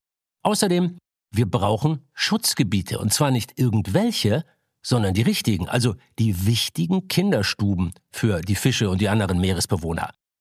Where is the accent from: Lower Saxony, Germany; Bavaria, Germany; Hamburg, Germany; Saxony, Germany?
Hamburg, Germany; ich komme aus Hamburg. Ich bin da aufgewachsen